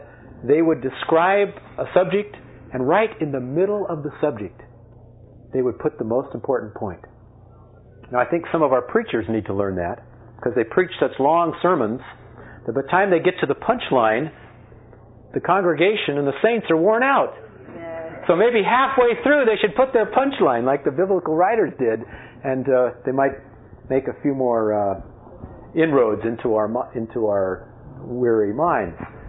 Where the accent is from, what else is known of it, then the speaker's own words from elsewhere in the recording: California, United States; I am a Californian who hailed from Southern California